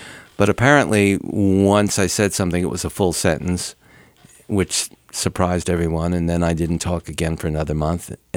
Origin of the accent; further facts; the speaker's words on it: Elizabeth, New Jersey, United States; also born or lived in Newark; I'm an only child, and I was born in New Jersey, in Newark, and I grew up in an apartment in Elizabeth, which is a fairly rough town.